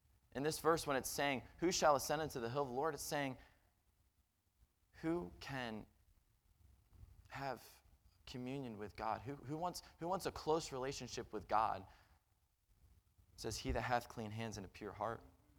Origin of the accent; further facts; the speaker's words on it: Delaware, United States; I'm from Delaware, so everything's just flat and ocean. That's all Delaware pretty much is.